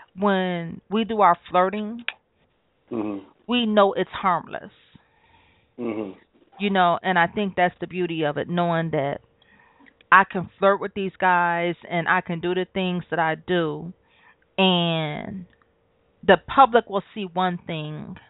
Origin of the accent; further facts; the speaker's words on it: Detroit, Michigan, United States; remember, I'm from Detroit, so it's a big city, but a small city.